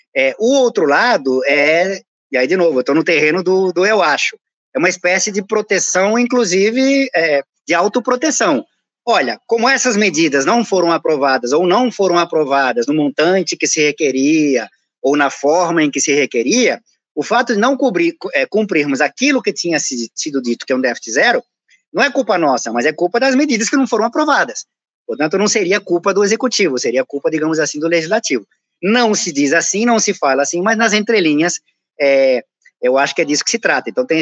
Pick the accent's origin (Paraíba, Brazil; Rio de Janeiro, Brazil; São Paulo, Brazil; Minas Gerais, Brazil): Paraíba, Brazil; Eu passei minha adolescência na Paraíba